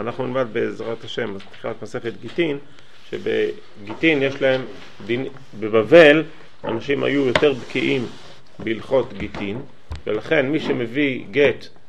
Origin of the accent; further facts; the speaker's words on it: Alon Shvut, Judea and Samaria Area, Israel; אני גדלתי באלון שבות, היה צפירה